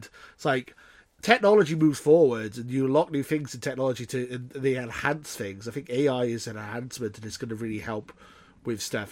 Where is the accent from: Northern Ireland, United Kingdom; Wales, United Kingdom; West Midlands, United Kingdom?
Wales, United Kingdom; Well, I'm Welsh, so I should be a farmer, really.